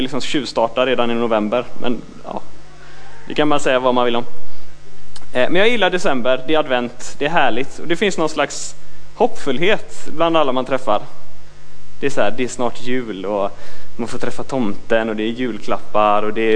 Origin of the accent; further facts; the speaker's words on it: Jonsered, Västra Götaland County, Sweden; Jag är från Jonsered.